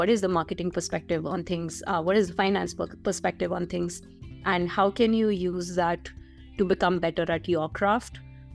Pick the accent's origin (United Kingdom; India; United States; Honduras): India; And, you know, I grew up in India as well.